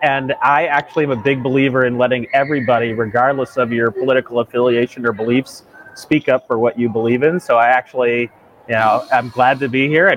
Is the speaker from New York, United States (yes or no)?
yes; New York, United States; also born or lived in Maryland; I was born in Maryland, but I grew up most of my life in upstate New York.